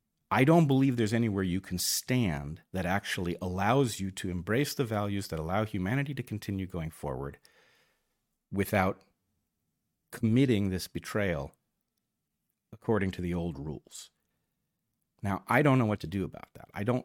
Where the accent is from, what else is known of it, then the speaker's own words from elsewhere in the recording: United States; I grew up very much as an American, and it's how I feel.